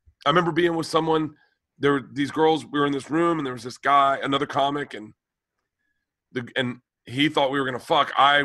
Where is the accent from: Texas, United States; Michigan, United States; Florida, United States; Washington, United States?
Florida, United States; Tampa; I grew up in Tampa. When I was a kid, it's interesting.